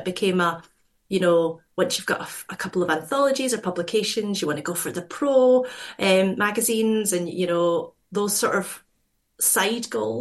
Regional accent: Scotland, United Kingdom; So I grew up near Glasgow

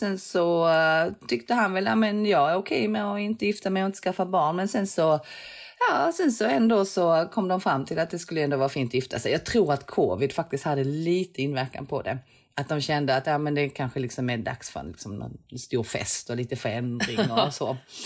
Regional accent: Sweden; Nej, vi är 7 stycken som kommer ifrån olika länder. Där är jag som är svensk

